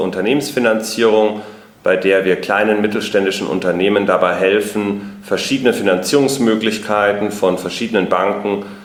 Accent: Munich, Bavaria, Germany; ich komme ursprünglich aus München.

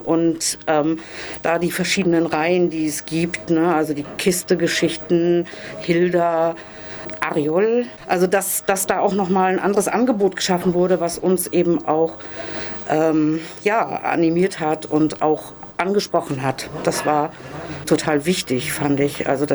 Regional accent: Germany; ich bin im Zonenrand aufgewachsen und habe viel Ostkinderfernsehen geguckt.

